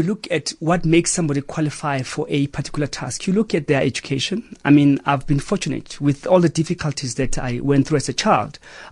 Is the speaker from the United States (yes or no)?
no; South Africa; It's pure public health and me as a South African wanting to contribute.